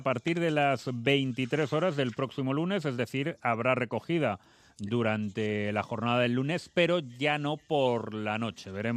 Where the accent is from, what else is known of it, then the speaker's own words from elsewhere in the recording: Castile and León, Spain; yo soy castellano, yo conozco mucho el hornazo de Salamanca